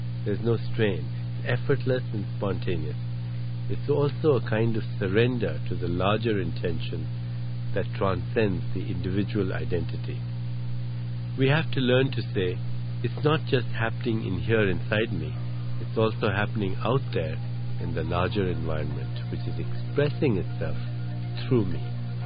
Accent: India; When I was growing up in India, we had a neighbor who had a chicken farm.

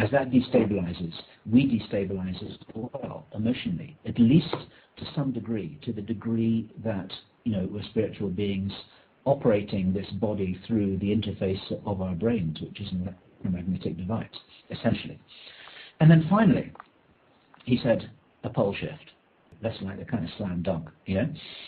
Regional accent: England, United Kingdom; now in United States; as an Englishman, I couldn't really understand this at first

